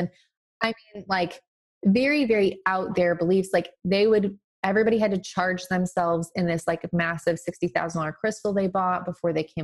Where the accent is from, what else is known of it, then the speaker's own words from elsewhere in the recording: Colorado, United States; now in Arkansas; I mean, I grew up in Colorado. So it's like everybody I knew was there